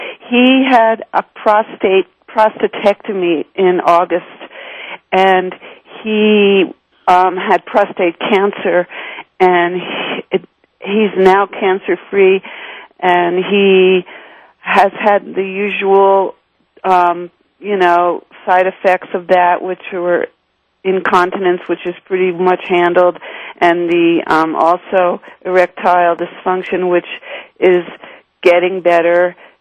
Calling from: Santa Fe, New Mexico, United States; Santa Fe, New Mexico.

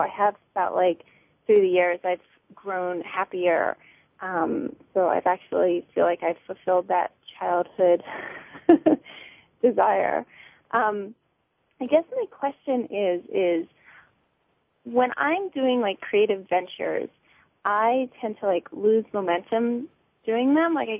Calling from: Pennsylvania, United States; Pennsylvania.

